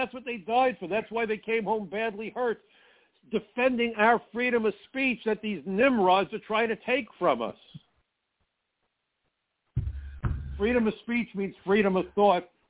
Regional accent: New York, United States; I'm a New Yorker. I've seen it all, I promise you.

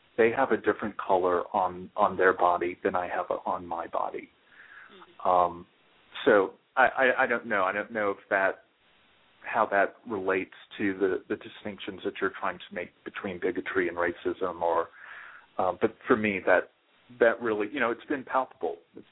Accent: New Orleans, Louisiana, United States; also born or lived in San Francisco; Well, I'm from New Orleans, and I moved back here a year and a half ago

